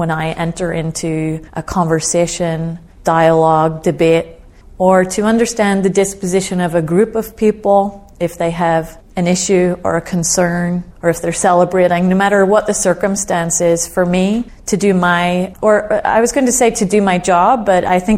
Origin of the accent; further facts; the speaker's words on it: Northern Ireland, United Kingdom; now in United States; I was born and raised in Northern Ireland. And I was a child in the 1970s, and that was a very challenging time in the history of Northern Ireland. My family still live there. It's my home.